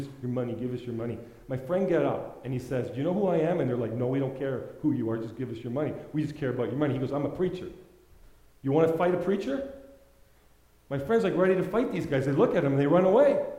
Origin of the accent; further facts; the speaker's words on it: Ireland; I like that because I'm Irish